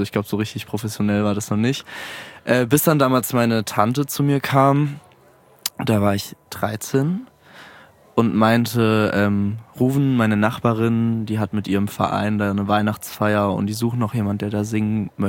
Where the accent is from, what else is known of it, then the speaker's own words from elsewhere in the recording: Mannheim, Baden-Württemberg, Germany; now in Frankfurt, Germany; also ich komme aus Mannheim eigentlich.